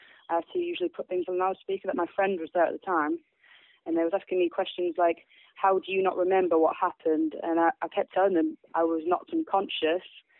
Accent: Hull, Yorkshire and the Humber, United Kingdom; I'm 22. I'm originally from Yorkshire, Hull in particular.

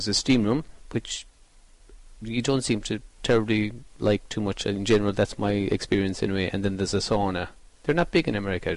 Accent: Killarney, Munster, Ireland; I was born and raised in Killarney. Yeah, right here. So, yeah, Killarney boy.

